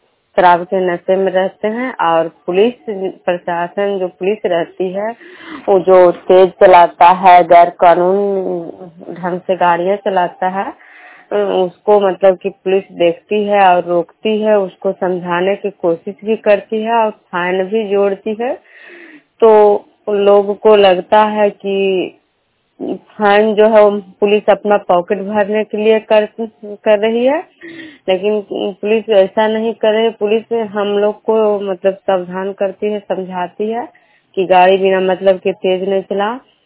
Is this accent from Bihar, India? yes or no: yes; Bihar, India